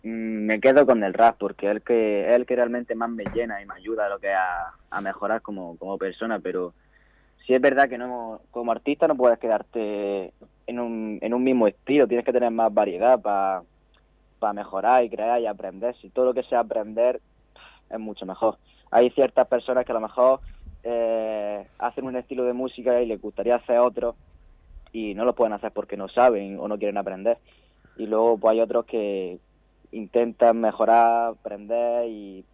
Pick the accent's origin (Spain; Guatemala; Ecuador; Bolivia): Spain; Carbonera; que es el código postal de mi pueblo, de aquí de Carbonera.